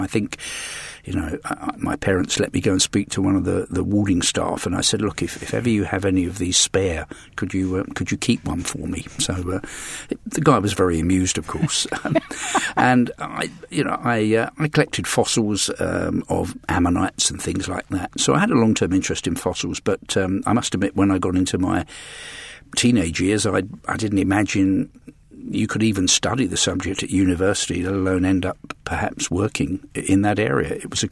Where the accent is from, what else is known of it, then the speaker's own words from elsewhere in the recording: London, United Kingdom; born there; I was born in London